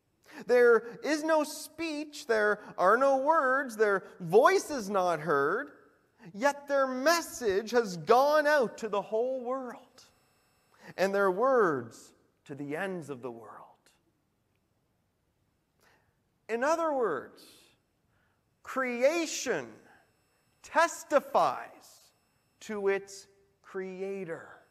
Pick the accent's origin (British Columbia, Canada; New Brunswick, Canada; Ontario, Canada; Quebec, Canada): New Brunswick, Canada; Nash Creek; But if you get to live in the country like I did growing up, I grew up over in Nash Creek, for those of you who know where that is